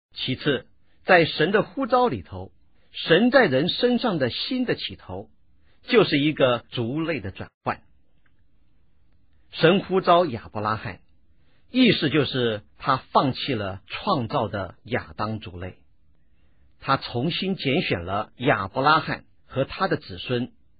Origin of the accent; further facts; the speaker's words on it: China; 虽然我们都是中国人